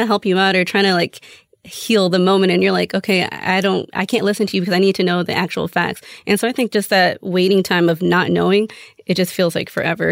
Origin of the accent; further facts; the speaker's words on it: Houston, Texas, United States; So we're both from Houston.